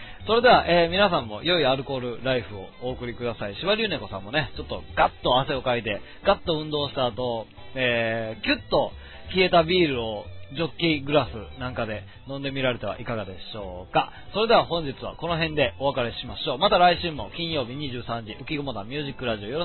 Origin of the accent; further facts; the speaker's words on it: Kansai, Japan; 僕は関西人ですけど納豆とかは全然大丈夫で